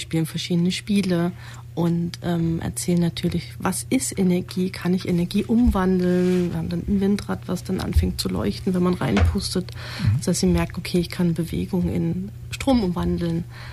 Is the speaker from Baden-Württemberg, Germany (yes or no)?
no; Dessau, Saxony-Anhalt, Germany; now in Neu-Ulm, Germany; Ich komme ursprünglich aus Dessau und wohne hier in Neu-Ulm.